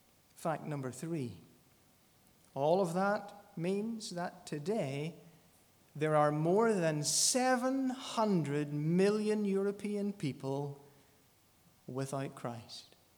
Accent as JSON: {"language": "English", "town": "Ballymoney", "region": "Northern Ireland", "country": "United Kingdom", "said": "I'm from Ballymoney. I'm married."}